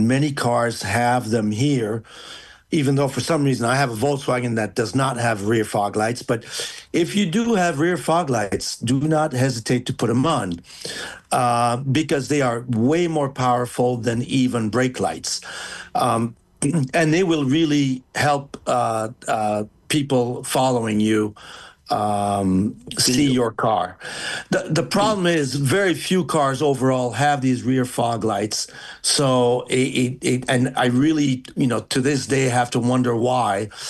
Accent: Belgium; I grew up in Belgium with a lot of fog in September and October, pretty much every morning

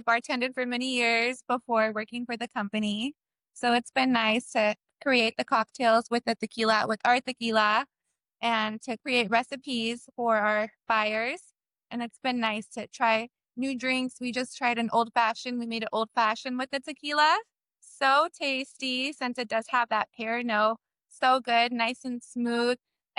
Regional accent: San Diego, California, United States; I am also a San Diegan native, born and raised.

